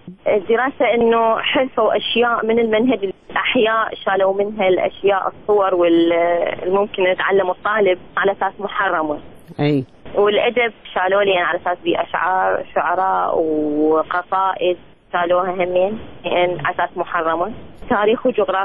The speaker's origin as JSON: {"language": "Arabic", "town": "Mosul", "region": "Nineveh", "country": "Iraq", "moved": "as an adult", "lives_now": "Baghdad, Iraq", "said": "أنا بالنسبة لي أهلي كلهم بالموصل، والدتي، إخواني، خواتي، خالاتي كلهم معني أصلا من الموصل، وتزوجت وجيت لبغداد."}